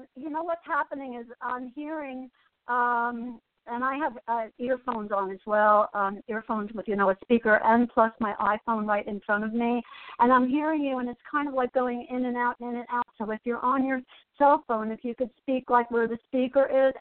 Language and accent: English; Asbury Park, New Jersey, United States; moved away as an adult; also born or lived in San Diego; I was raised in Asbury Park, New Jersey, and in my early 30s, my brother Billy took me, my guitar, and my suitcase, and I flew into San Diego. And I stayed in San Diego for 28 years.